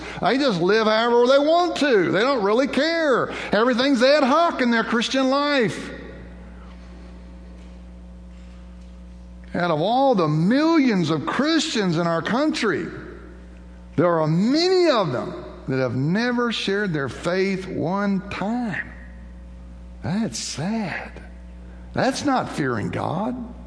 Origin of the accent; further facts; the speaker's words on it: Texas, United States; And I'm from Texas, so he called me the redneck.